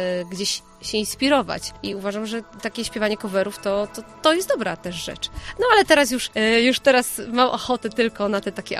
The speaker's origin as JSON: {"language": "Polish", "town": "Opole", "region": "Opole Voivodeship", "country": "Poland", "said": "po pierwsze jestem z Opola tutaj, więc to jakby miasto tym nie ma co mówić, miasto żyje festiwalem"}